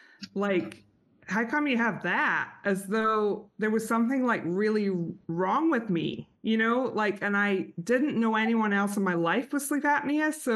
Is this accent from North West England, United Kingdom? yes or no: no; Scotland, United Kingdom; moved away as an adult; now in United States; it's good for people listening to know that I'm Scottish. And so I probably only had lived in America for maybe like a bit more than a year at this point.